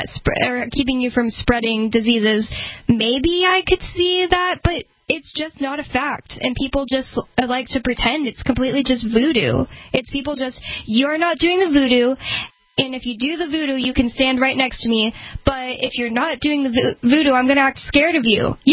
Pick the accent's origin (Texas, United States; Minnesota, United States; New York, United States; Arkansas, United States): Texas, United States; In Texas, I'm from Texas, so everybody I am on social media with is mostly from Texas.